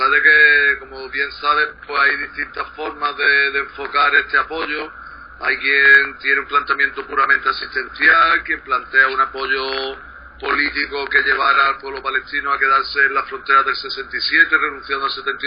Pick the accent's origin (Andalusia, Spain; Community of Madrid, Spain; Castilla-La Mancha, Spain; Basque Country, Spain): Andalusia, Spain; yo soy andaluz, este es mi gobierno autonómico